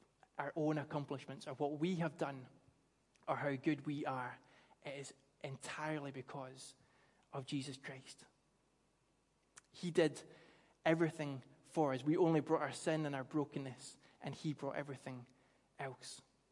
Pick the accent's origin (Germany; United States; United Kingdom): United Kingdom; Paisley, Scotland; I grew up in Paisley. I'm not terribly into football, but I grew up in Paisley when St. Mirren Football Club, who are the local team, were promoted up to the dizzy heights of the Scottish Premier League.